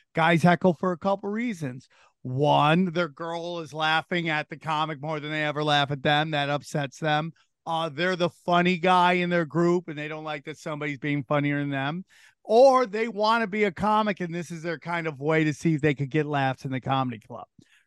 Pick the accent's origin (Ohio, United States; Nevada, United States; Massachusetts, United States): Nevada, United States; Las Vegas; because I came from Vegas. I started stand up in Vegas.